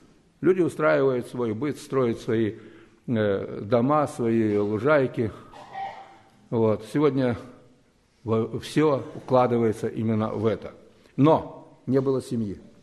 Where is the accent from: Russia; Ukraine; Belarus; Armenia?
Ukraine; я сам с Украины, иногда езжу туда в гости.